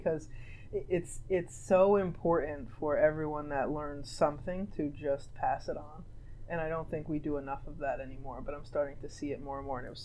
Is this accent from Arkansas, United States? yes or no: no; New Jersey, United States; And I grew up in Jersey.